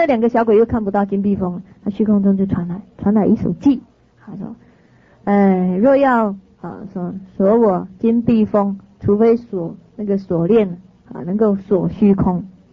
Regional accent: Taiwan; 那么在我们台湾那边呢

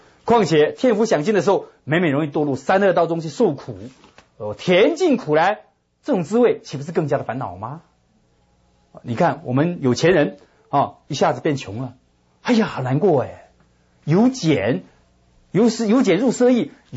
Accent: China; 此生不向今生度，更待何生度此生啊，何况我们是中国人。

